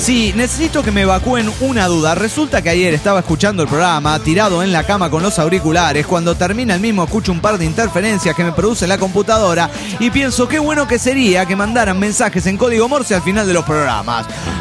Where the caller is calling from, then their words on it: Mexico City, Mexico; Hola, soy el anestesiólogo del DF mexicano.